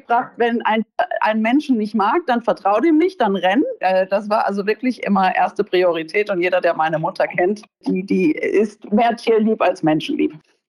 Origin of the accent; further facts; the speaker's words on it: Hesse, Germany; Also ich bin im Taunus groß geworden, mehr auf dem Land und wirklich draußen.